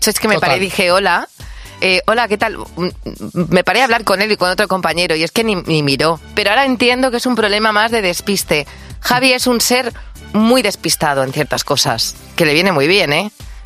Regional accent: Madrid, Community of Madrid, Spain; yo como soy de Madrid

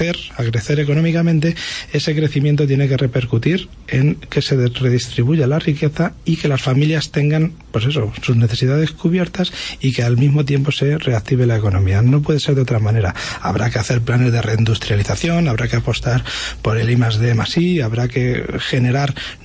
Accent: Toledo, Castilla-La Mancha, Spain; como castellano-manchegos, como toledanos, como ribereños de uno de los ríos más importantes de este país

